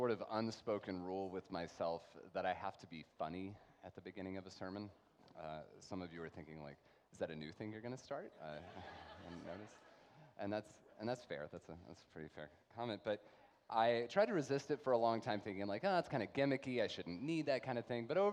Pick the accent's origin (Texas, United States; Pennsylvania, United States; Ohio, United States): Texas, United States; Allen; also born or lived in Richardson; I'm from Allen. I lived here in Richardson until I was about 10. My family moved up to the northern suburbs when I was in fourth grade.